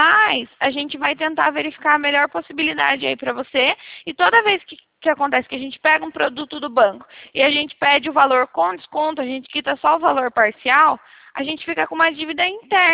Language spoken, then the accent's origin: Portuguese; São Paulo, Brazil; sou de São Paulo.